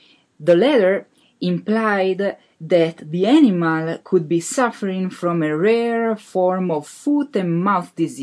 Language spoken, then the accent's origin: English; Turin, Piedmont, Italy; I come from Turin. It's a very pretty town in the northwest side of Italy, 2 hours from the mountains, 2 hours from the seaside.